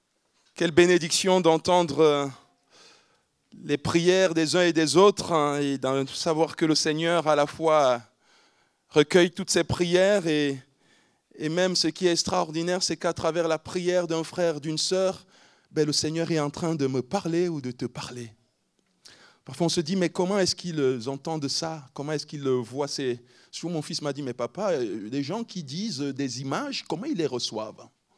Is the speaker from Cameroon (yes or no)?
yes; Cameroon; now in France; En ce qui me concerne, je suis originaire du Cameroun et je vis en France depuis 22 ans.